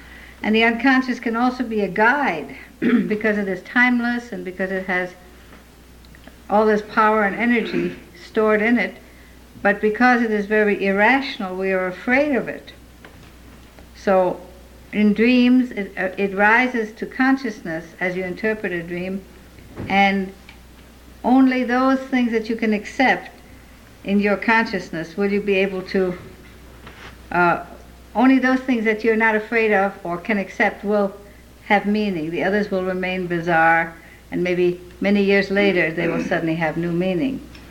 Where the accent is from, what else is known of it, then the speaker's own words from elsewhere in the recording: Minneapolis, Minnesota, United States; I come from Minneapolis